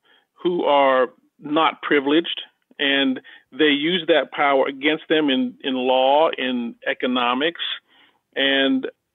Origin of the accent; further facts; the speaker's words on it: Canada; moved away as an adult; also born or lived in Antigua; now in United States; I was born on a small West Indian island called Antigua. I grew up in Canada. I'm a Canuck. I'm a Canadian. And came to the States to receive my post-high school education.